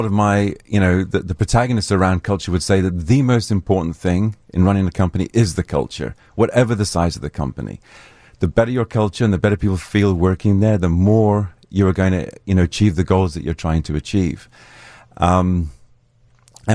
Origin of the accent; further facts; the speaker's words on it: Zambia; Yes, I remember I grew up in Zambia